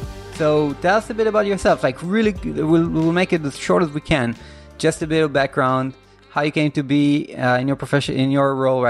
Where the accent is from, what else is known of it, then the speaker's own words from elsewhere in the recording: Israel; first language he; English is a second language; Before moving to the US, and we are from Israel.